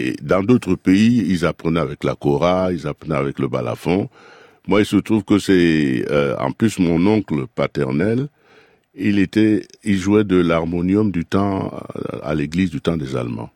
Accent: Cameroon; quand je suis arrivé ici, je voulais faire du violon parce que mon professeur de chorale chez nous au Cameroun, il jouait du violon.

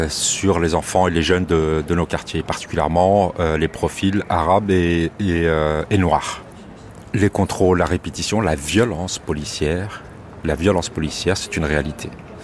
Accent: Gagny, Île-de-France, France; J'ai 55 ans. Et je suis issu d'une commune qui s'appelle Gagny, dans le 93, qui est limitrophe avec Montfermeil. C'était une cité, on l'appelait ça la cité grise, parce que tous les immeubles étaient de la même couleur, ils étaient gris.

